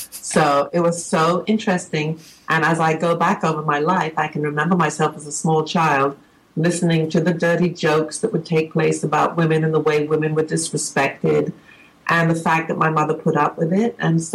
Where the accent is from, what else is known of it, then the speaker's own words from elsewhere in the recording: England, United Kingdom; Being English, we were very into soul, listening to soul music, you know.